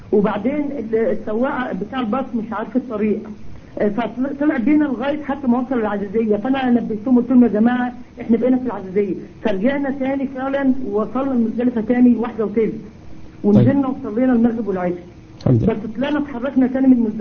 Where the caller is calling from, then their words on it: Egypt; طب احنا عندنا في مصر ما نعرفش البنوك فيها هيئة شرعية ولا لا؟